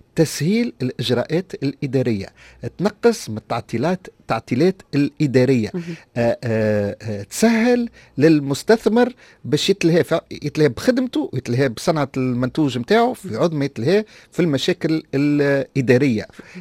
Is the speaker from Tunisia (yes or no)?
yes; Tunisia; الحاجه الوحيده اللي تنجم تخرجنا من هالحفره هذيا هو اللي يكون عندنا في تونس مناخ اعمال